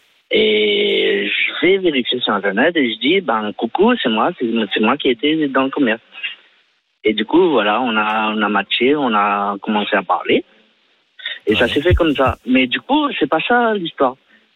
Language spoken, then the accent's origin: French; Normandy, France; moi je suis d'origine de Normandie. J'étais allé à La Réunion pour le taf